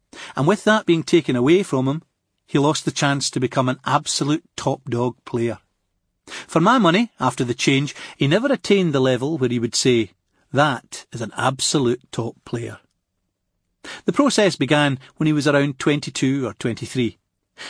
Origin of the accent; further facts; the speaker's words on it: Scotland, United Kingdom; People accused me, because I'm Scottish, of not wanting England to do well.